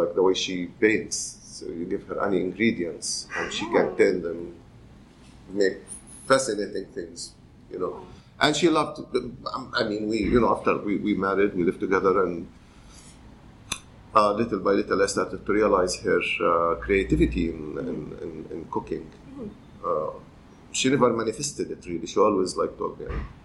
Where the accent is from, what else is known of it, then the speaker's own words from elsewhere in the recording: Palestine; I'm Palestinian, born and raised in Palestine.